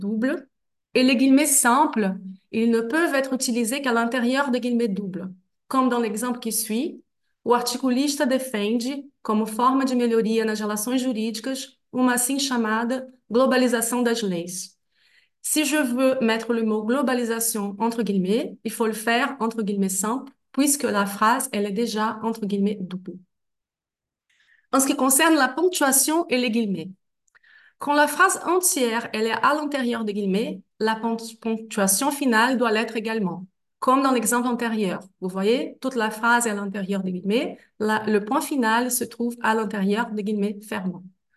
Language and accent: French; Brazil; first language Portuguese; French is a second language; ma langue maternelle est le portugais du Brésil et pas le brésilien.